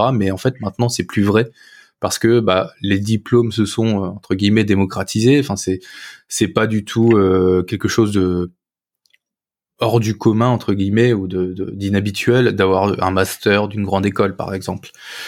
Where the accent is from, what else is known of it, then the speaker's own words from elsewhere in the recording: Hauts-de-France, France; moi j'ai grandi dans la campagne picarde, à côté de Saint-Quentin, dans une petite famille.